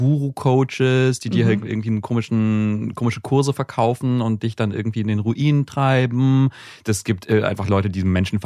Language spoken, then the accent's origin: German; Koblenz, Rhineland-Palatinate, Germany; Ja, ich bin in Koblenz aufgewachsen.